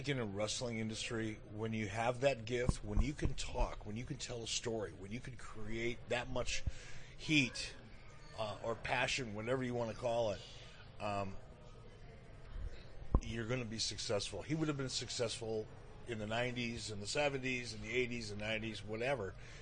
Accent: Detroit, Michigan, United States; Growing up in Detroit as a young kid, you know, in the 60s

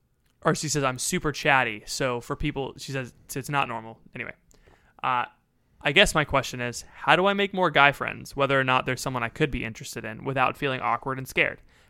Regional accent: United States; I wore jeans. I'm an American. I wish I spoke German.

